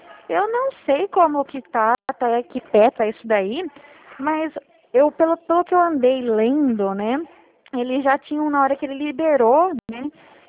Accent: Dracena, São Paulo, Brazil; eu sou aqui de Dracena, do interior do estado de São Paulo.

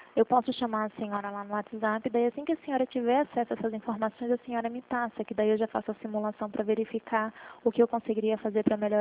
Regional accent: São Paulo, Brazil; Ó, de São Paulo.

